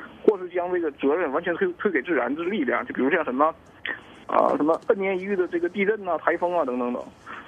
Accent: China

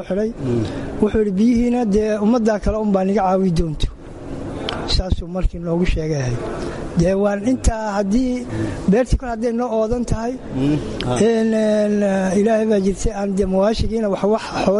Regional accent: Bondhere, Banaadir, Somalia; waxaan ka imid degmada boondaran ka imid

